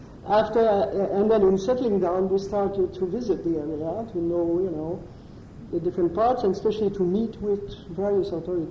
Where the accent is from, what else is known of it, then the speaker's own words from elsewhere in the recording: Canada; I'm Canadian.